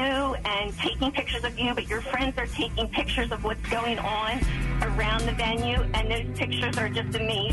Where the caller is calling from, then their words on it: Audubon, Pennsylvania, United States; Hi, I'm calling from Audubon, Pennsylvania.